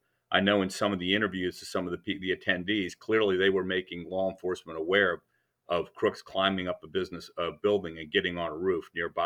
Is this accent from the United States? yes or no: yes; Pennsylvania, United States; You know, I grew up in Pennsylvania. I'm in Pennsylvania right now.